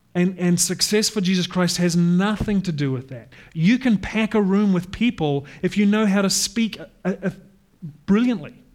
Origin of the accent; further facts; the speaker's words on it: New Zealand; But when I was 8, I started swimming down in New Zealand. I'm from New Zealand, by the way.